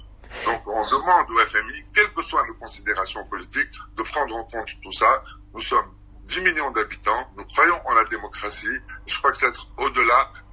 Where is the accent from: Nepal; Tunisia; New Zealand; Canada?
Tunisia; On a la liberté, la preuve, c'est que je peux discuter avec vous et rentrer après chez moi en Tunisie. On a la dignité puisqu'on se sent tunisien